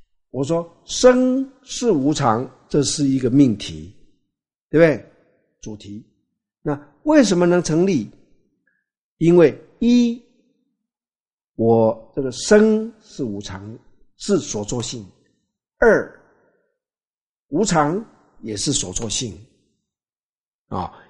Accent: China; 这我们中国人就是这样，写文章就跟豆花一样的。

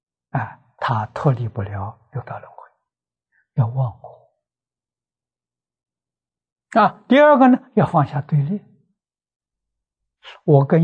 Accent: China; 我们中国人讲啊，幸福美满啊，充满了喜乐啊

